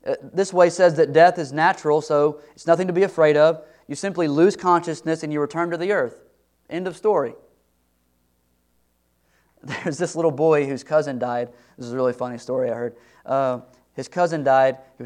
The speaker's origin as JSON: {"language": "English", "region": "Texas", "country": "United States", "said": "Okay, I'm from East Texas."}